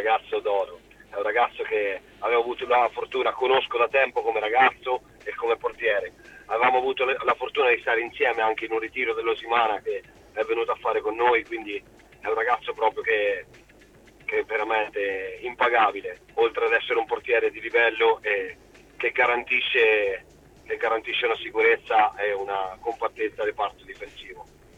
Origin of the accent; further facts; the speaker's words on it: Porto Recanati, Marche, Italy; perché sta a Porto Recanati, che è il mio paese.